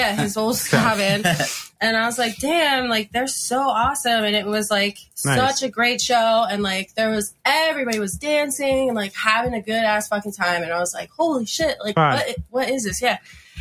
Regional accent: Fort Lauderdale, Florida, United States; now in Philadelphia, United States; But I like growing up in Fort Lauderdale, at least like for me, it was, I know there's like a ska scene down there, but I wasn't involved in that.

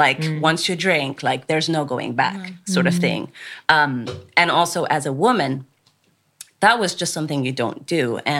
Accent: Abu Dhabi, United Arab Emirates; I was born and raised in the Emirates, so I was there, grew up, I'm number five out of five siblings, both mom and dad. And I grew up in Abu Dhabi, which was like the perfect place to have a childhood. Like, it was warm, it was an island

